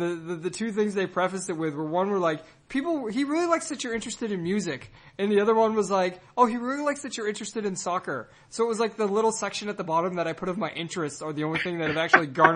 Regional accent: Northeast, United States; now in California, United States; I'm one of 300 million in America, and then I'm from the Northeast, and now I'm living in California.

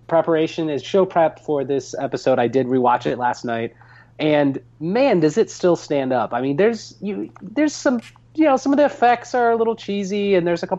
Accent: Midwest, United States; and I grew up in the Midwest.

